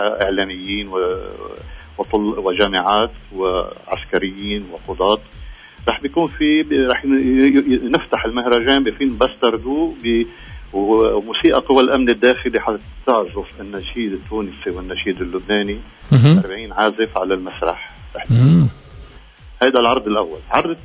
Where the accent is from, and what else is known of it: Syria